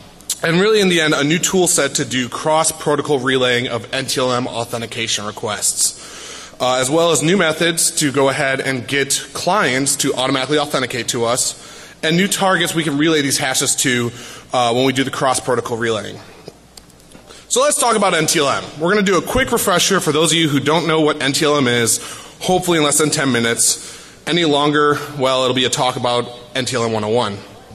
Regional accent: Chicago, Illinois, United States; And we're all from Chicago.

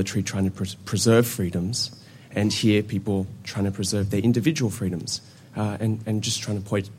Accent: Australia; now in United States; as an Australian, I'm constantly amazed at the debate in this country

